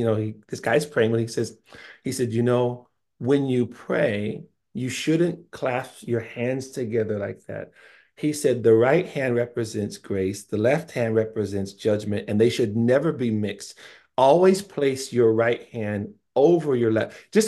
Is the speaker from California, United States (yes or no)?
yes; Stockton, California, United States; I knew that there's a temple in my hometown of Stockton at that time